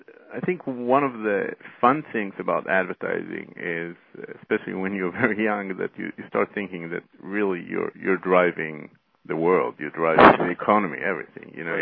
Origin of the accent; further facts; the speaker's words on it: Israel; I started as a copywriter in Israel. I'm originally from Israel, and I was working there